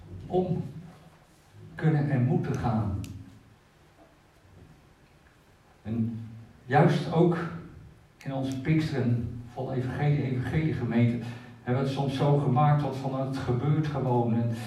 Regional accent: Netherlands; Daar hebben wij als Nederlanders nog wel eens moeite mee.

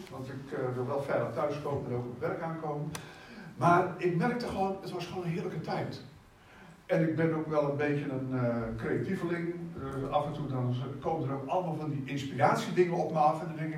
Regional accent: Gorinchem, South Holland, Netherlands; Toen dacht ik, wow, ik kom uit Gorinchem.

